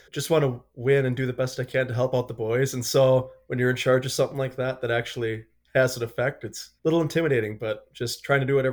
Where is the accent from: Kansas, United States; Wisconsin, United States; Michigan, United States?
Wisconsin, United States; I had played a little bit of hockey growing up in Wisconsin, was admittedly not a great hockey player.